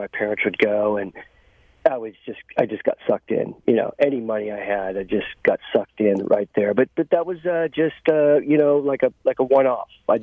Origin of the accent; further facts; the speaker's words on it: Texas, United States; and I grew up in Texas, right? So back then we didn't have, gambling wasn't legal.